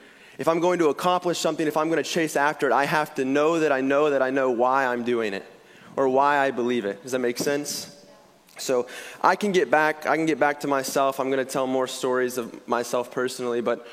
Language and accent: English; Texas, United States; accent: Texas; Texas accent. Is that my Texas accent?